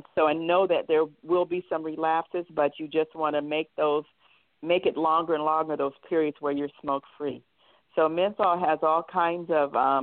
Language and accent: English; San Francisco, California, United States; I grew up in San Francisco. I'm one of 12 in a generation, first cousins. So there are two who are left in San Francisco, and I'm not one of those two.